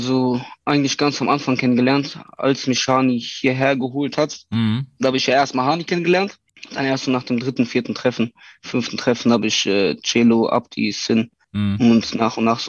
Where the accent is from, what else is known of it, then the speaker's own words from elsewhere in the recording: Freiburg, Baden-Württemberg, Germany; ich bin in dem Stadtteil Weingarten aufgewachsen. Sehr, so ein bisschen im Rand von, also ist noch Freiburg, aber so ein bisschen nicht außerhalb von Freiburg, sondern an der Grenze von Freiburg.